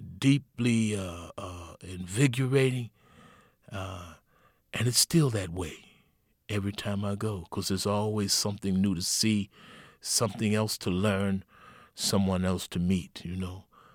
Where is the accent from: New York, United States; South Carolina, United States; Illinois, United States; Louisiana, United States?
New York, United States; Greenburgh; now in Alexandria, United States; Greenberg, New York.